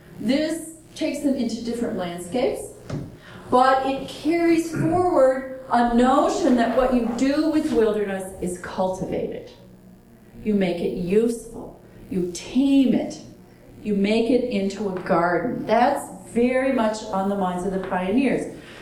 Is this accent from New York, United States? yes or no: no; Iowa, United States; Now, I got to tell you, I grew up in Iowa.